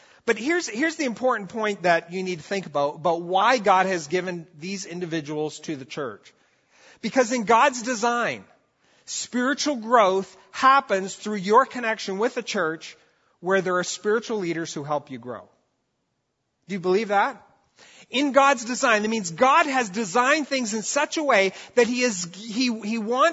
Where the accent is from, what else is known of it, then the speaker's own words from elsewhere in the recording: Brazil; I grew up in Brazil, and in Portuguese, they have one word, pastor.